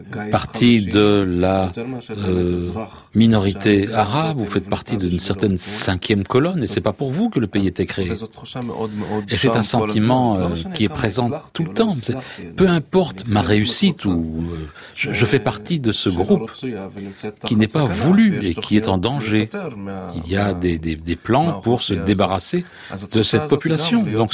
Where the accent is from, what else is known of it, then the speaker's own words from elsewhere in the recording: Tira, Central District, Israel; je n'ai jamais vécu dans les territoires palestiniens. Moi, je suis né Et j'ai grandi à Tira, c'est ma maison. Mais bon, c'est un lieu véritablement bon. On est à la campagne.